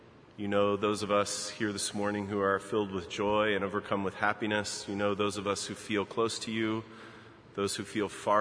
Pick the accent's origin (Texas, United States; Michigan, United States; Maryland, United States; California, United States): Maryland, United States; Baltimore; So as many of you know, I grew up in Baltimore